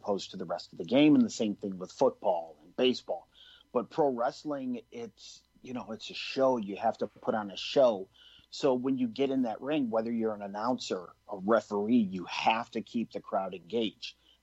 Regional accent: Utica, New York, United States; also born or lived in Arizona; when I moved from Arizona here back to the capital, I'm originally from Utica. And I spent a year in Arizona after I got out of the military.

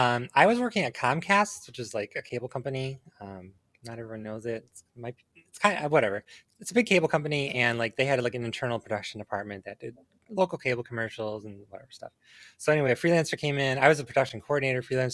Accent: Detroit, Michigan, United States; I was born in Detroit, actually born in Detroit, the city proper. I live in the suburbs now, as do a lot of people, but I was actually born here.

